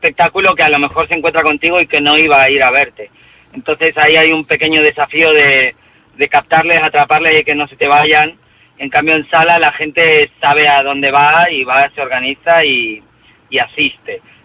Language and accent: Spanish; Patagonia, Argentina; cualquier verdura es una expresión argentina, yo soy patagónico.